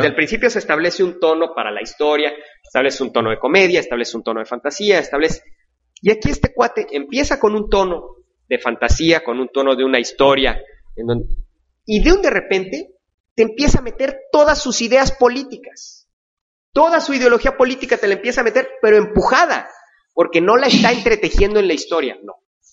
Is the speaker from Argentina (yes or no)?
no; Mexico; Sí, o sea, así es México, tiene razón. Así somos los mexicanos.